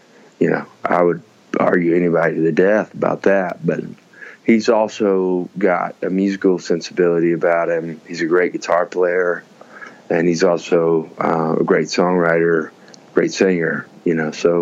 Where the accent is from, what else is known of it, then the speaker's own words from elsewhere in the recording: Birmingham, Alabama, United States; So for me, you know, growing up in Birmingham and being an Alabamian, you know, it's just somebody, you can't help but get touched by the culture, and especially the Southern culture of it